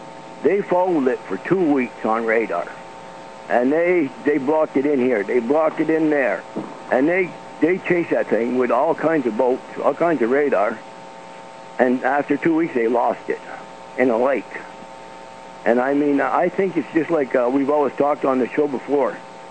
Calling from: Quebec, Canada; from Quebec.

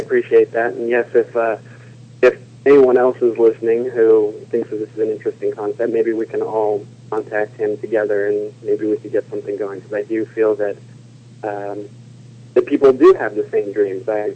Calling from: California, United States; I'm calling from California.

